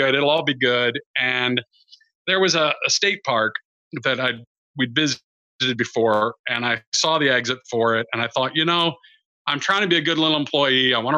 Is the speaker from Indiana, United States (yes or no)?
yes; Indiana, United States; I grew up in Indiana, which was about an 8-hour drive from where we were living.